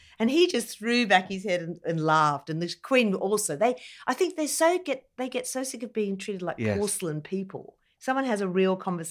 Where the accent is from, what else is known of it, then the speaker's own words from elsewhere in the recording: New South Wales, Australia; Excellent. Yes. My home state.